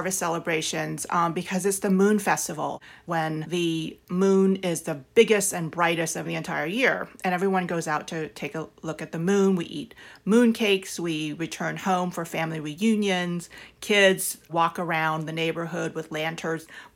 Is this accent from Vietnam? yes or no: yes; South Vietnam, Vietnam; moved away; to us, it was freezing because we came from South Vietnam, where it's either hot or hotter.